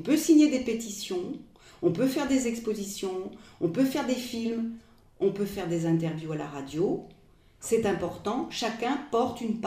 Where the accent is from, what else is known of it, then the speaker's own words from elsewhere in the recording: France; Et moi, je suis française.